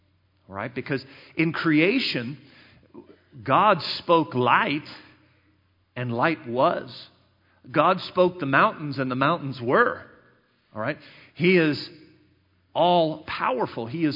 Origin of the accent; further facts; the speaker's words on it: Maryland, United States; as well as my hometown in Maryland. It's the first time I'm ever going to be preaching in the church that I grew up in.